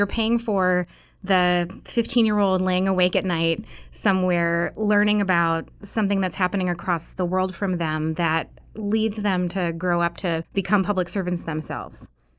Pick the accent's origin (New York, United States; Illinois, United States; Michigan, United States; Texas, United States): Michigan, United States; Detroit; I grew up the daughter of a single father. I grew up in Detroit.